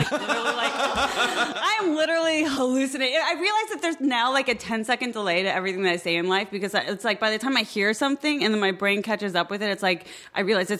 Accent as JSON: {"language": "English", "region": "Midwest", "country": "United States", "lives_now": "Los Angeles, United States", "said": "I didn't grow up in Los Angeles and I come from the Midwest"}